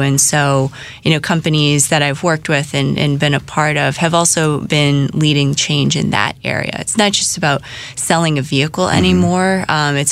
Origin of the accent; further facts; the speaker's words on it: East Coast, United States; I grew up on the East Coast, worked on the West Coast.